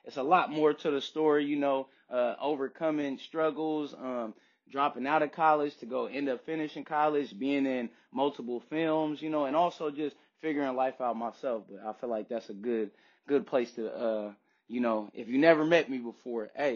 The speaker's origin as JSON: {"language": "English", "town": "San Francisco", "region": "California", "country": "United States", "tie": "born or raised there", "said": "I grew up in San Francisco, the Fillmore District, one of the most infamous districts in the West Coast, Harlem of the West. Moved to Hunters Point when I was 11."}